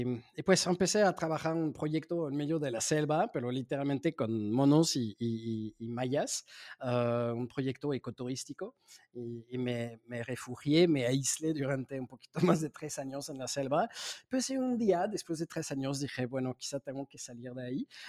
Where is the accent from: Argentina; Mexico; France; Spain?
France; Spanish is a second language; soy francés